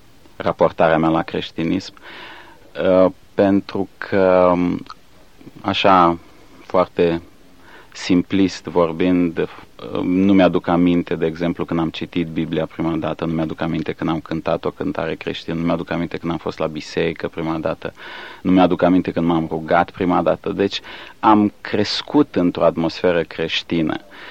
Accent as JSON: {"language": "Romanian", "town": "Galați", "region": "Galați County", "country": "Romania", "tie": "born there", "said": "eu m-am născut în Galați, acum aproape 35 de ani, într-o familie de oameni credincioși, evanghelici. Și am avut harul să cresc într-o astfel de familie și într-o biserică"}